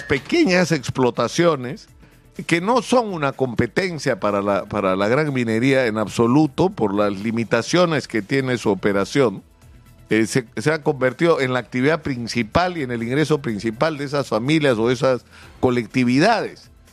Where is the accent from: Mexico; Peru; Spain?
Peru; somos todos los peruanos los dueños del subsuelo